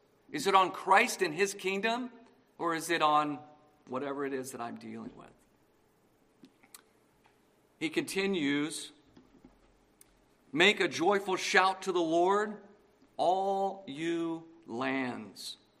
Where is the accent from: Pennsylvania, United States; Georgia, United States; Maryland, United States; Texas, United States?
Texas, United States; I'm a little bit ashamed because I grew up in Texas. And so football is a big deal in Texas.